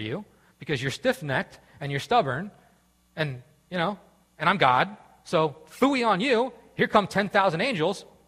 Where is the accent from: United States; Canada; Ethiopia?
United States; East Coast; and especially I'm from the East Coast, America, so I'm awesome.